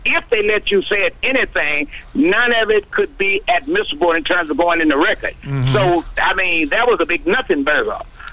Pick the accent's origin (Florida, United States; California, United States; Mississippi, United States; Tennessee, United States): Mississippi, United States; Dodgeville; there's a hanging in my hometown down in Dodgeville, Mississippi, many, many years ago.